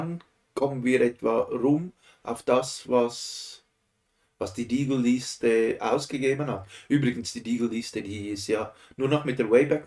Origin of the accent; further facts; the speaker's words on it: Switzerland; bei uns in der Schweiz sagt man, es ist so eine Redewendung